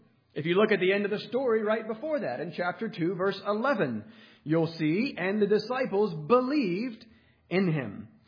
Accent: the South, United States; I'm from the South, so sometimes they would call there's the born-agains down there, right?

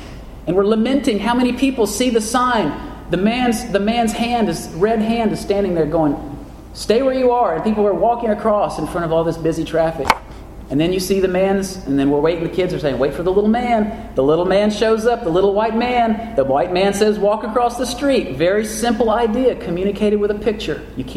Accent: Texas, United States; You know, I grew up in Texas, and we see cattle ranchers.

